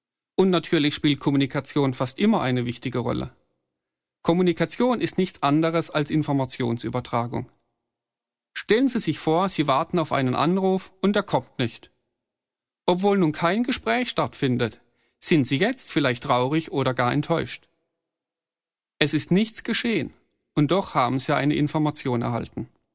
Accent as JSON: {"language": "German", "town": "Freiburg im Breisgau", "region": "Baden-Württemberg", "country": "Germany", "tie": "born or raised there", "said": "in meiner Heimatstadt Freiburg im Breisgau."}